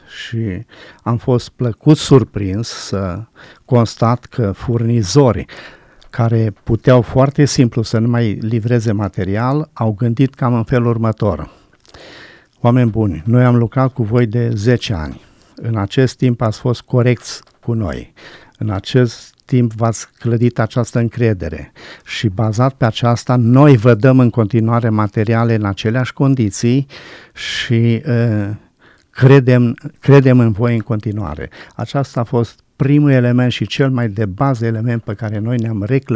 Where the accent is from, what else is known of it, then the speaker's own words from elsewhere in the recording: Curtici, Arad County, Romania; La 21 de ani l-am mărturisit pe Dumnezeu în apa botezului în orașul meu natal, în Curtici. Fac parte dintr-o familie de baptiști.